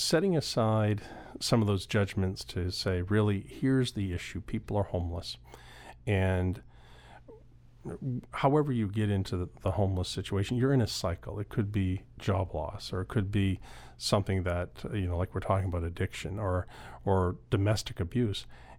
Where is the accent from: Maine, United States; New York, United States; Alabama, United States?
Maine, United States; Old Town; I grew up in Old Town.